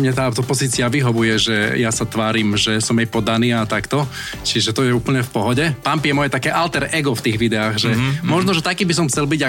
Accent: Bardejov, Prešov Region, Slovakia; lebo my sme až z Bardejova

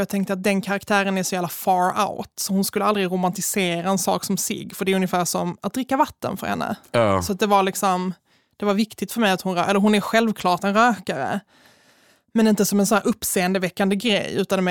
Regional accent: Malmö, Skåne, Sweden; jag är ju från Malmö

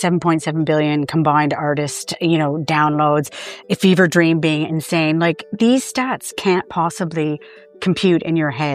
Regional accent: Canada; now in Ireland

